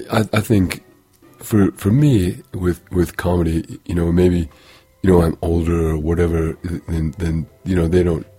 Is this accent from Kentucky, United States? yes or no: no; Denver, Colorado, United States; So I grew up here in Denver, and you know, Irish, you know, and Catholic